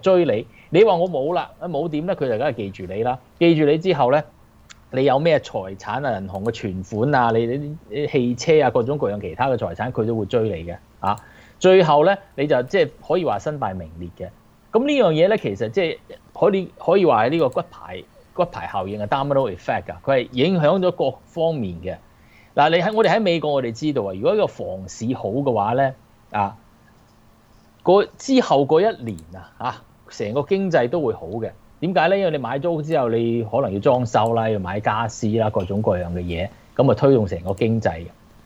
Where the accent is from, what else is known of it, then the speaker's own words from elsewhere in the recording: China; 你知道樓市，我哋中國人中意買樓噶嘛